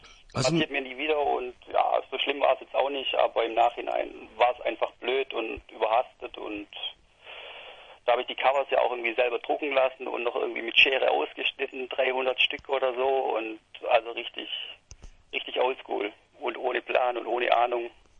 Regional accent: Stuttgart, Baden-Württemberg, Germany; Aus Stuttgart.

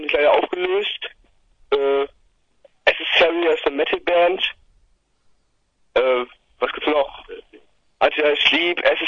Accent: Vechta, Lower Saxony, Germany; Aus Vechte. Das ist in Niedersachsen. Das ist Bremen, Oldenburg, da in die Ecke.

